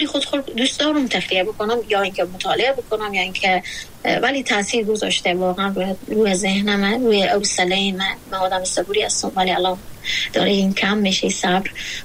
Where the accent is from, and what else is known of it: Afghanistan; born or raised there